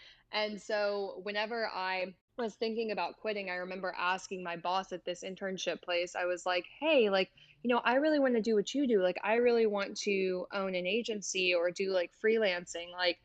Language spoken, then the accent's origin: English; Kentucky, United States; I'm 22 years old. I'm from Kentucky originally, but now I loosely live in Arizona.